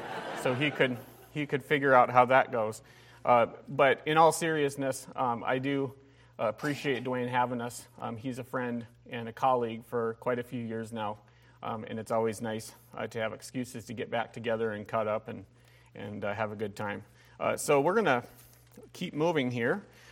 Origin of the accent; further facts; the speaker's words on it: Minnesota, United States; In the home church that I grew up in Minnesota, every time we had an invitation, we used the same song.